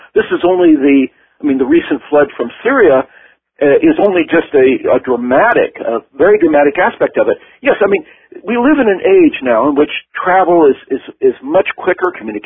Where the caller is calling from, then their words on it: California, United States; here I'm talking from Southern California in Orange County.